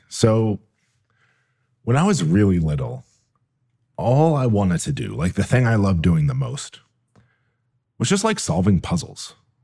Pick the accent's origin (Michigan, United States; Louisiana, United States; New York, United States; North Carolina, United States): New York, United States; Buffalo; So I grew up in Buffalo, New York, and my dad lived in Canada.